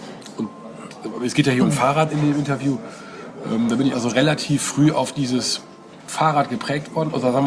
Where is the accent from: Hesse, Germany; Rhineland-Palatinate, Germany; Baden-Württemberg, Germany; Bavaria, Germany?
Rhineland-Palatinate, Germany; Oberwinter; Und ich bin also südlich von Bonn in einem Dorf namens Oberwinter groß geworden.